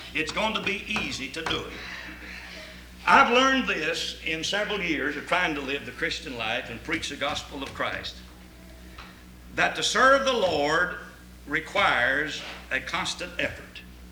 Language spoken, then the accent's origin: English; Kentucky, United States; I grew up in Eastern Kentucky.